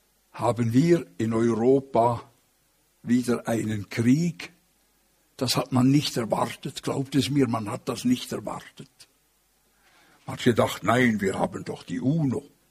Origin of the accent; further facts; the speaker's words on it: Switzerland; Wir wollen ja jetzt dann auch als Schweizer in diesen Unsicherheitsrat.